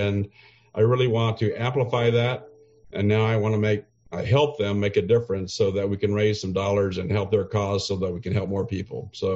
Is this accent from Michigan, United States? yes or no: no; Oklahoma, United States; also born or lived in Dallas, United States; So I moved from Oklahoma City, where I had a nice job, and I became, I went to an institutional broker in Dallas, Texas for 2 years. And then from that situation, they offered me a job in London, England. So here I am, a little Oklahoma boy, sitting in Dallas